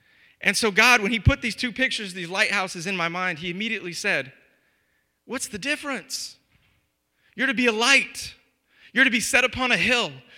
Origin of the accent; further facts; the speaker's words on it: San Diego, California, United States; The one on the left is one that I grew up around in Southern California, and it's at Point Loma.